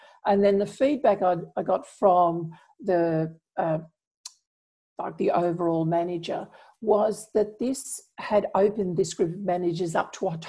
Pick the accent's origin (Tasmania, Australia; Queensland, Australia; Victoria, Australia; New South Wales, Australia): New South Wales, Australia; Sydney; See, I don't think as a child growing up in Sydney, I don't think I'd ever heard of, well, anything like the Black Lives Matter movement